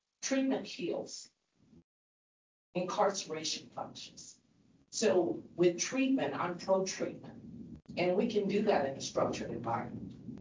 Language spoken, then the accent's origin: English; California, United States; I'm from California and I came here, and you know, we have so many different problems.